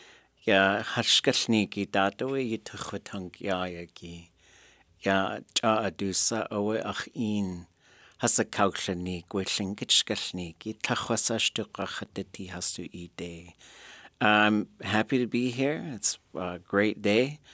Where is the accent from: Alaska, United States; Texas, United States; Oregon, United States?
Alaska, United States; Skagway; born there; I'm a child of the Kagwantan. I am a grandchild of the Duklawedi. I was born in Skagway. We call ourselves Lkut Kwan. We're the people of Lkut.